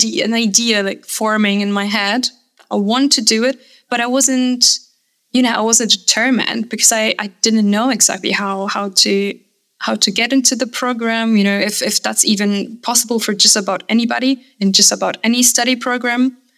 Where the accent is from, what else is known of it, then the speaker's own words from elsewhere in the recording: Wrocław, Lower Silesian Voivodeship, Poland; I come from Poland, from Wrocław to be precise. Wrocław is a beautiful city, roughly 150 kilometers from the German border, so it's not that far.